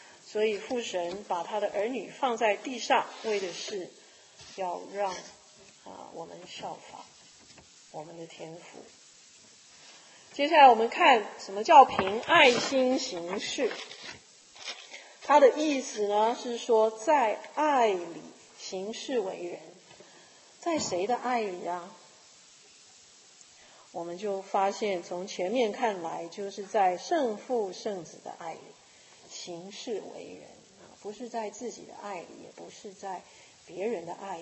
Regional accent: China; 这个对我们中国人来讲好像有点肉麻哈。

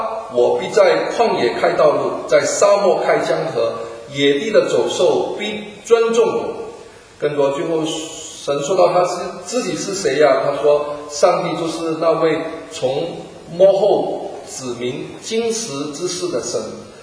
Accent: Guangdong, China; 我们广东人南方人叫做阎罗皇啊

